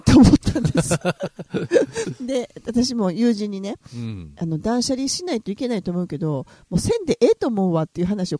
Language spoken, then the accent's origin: Japanese; Hyogo, Japan; まあ、どっちかって私兵庫県なんですけどね、最近ちょっと大阪に近くなってきて